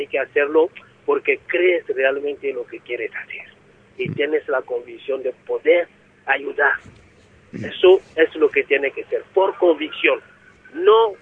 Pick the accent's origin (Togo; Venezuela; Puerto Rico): Togo; now in Bilbao, Spain; vengo de Togo, vivo en Bilbao.